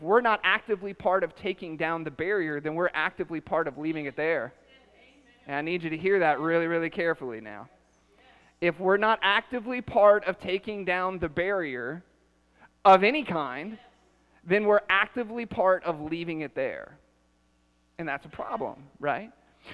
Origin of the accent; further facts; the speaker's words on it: Columbus, Ohio, United States; moved away; the church that I grew up in Columbus, Ohio, I experienced a level of racial diversity there that I just thought was normal, right?